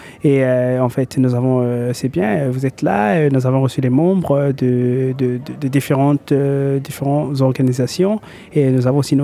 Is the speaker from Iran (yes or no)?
no; Republic of the Congo; moved away as an adult; now in Australia; Moi, je suis du Congo-Brazzaville, plus précisément en Afrique centrale. Et, je suis arrivé ici en Australie en 2007.